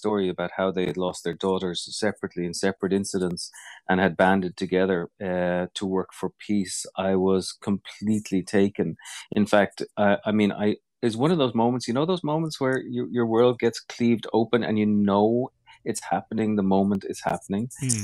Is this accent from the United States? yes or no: no; Ireland; I come from Ireland. I was, I've studied the Northern Irish peace process in and out. I grew up with them, with bombs going off in my mother's hometowns.